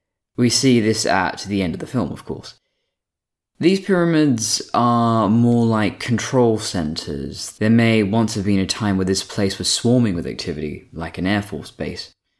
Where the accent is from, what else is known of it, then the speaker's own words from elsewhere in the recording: Western Australia, Australia; For example, my hometown has these coordinates. Latitude -31.952712, longitude 115.86048, with an altitude of 26 meters above sea level.